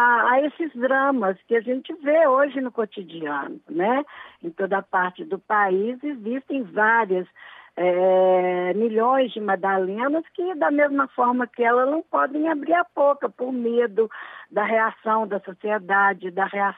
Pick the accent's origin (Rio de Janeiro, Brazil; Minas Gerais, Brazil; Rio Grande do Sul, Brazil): Minas Gerais, Brazil; eu sou mineira, né?